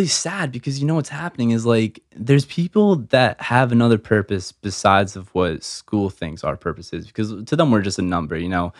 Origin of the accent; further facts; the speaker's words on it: Pequannock, New Jersey, United States; Went to school in Pequannock.